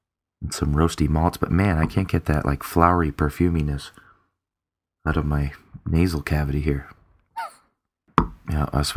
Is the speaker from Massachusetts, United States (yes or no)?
yes; Boston, Massachusetts, United States; from Boston.